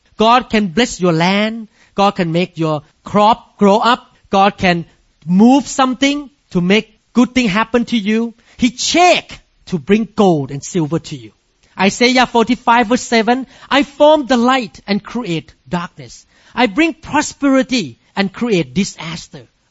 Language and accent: English; Thailand; even though I did not have any paperwork to show that I'm a neurosurgeon from Thailand, to accept me to get into the job.